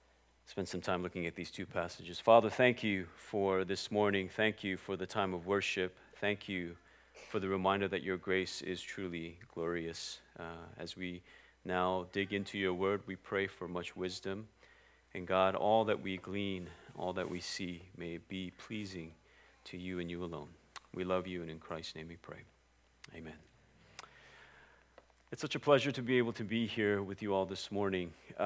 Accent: Bangladesh; also born or lived in India; And growing up in Bangladesh in India, life was very different, right?

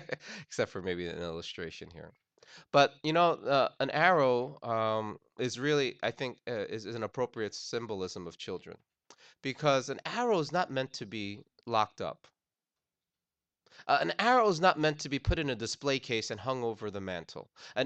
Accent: New Jersey, United States; I'm from New Jersey, so we have some hand signals that we use.

